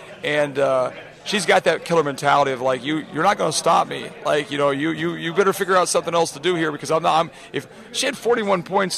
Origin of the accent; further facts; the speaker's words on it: Iowa, United States; So I grew up, I'm from Iowa, so I'm a huge, I still love my home state.